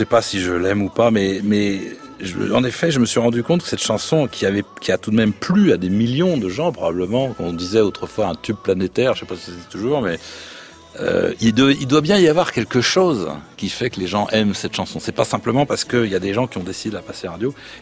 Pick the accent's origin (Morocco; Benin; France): France; surtout quand on vient de France où on nous apprend plutôt à faire le contraire